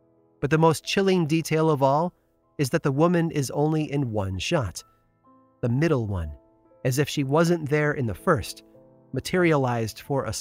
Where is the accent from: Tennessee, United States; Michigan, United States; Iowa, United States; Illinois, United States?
Illinois, United States; Growing up in central Illinois meant that I was always just a couple of hours from one of the greatest cities in the country, Chicago.